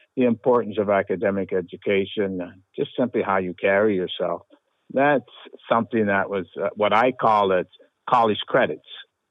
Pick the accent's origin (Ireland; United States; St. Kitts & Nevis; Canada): Canada; Windsor, Ontario; The safety value is not there like it was when I was growing up in Windsor. Curry's Corner, you knew everybody.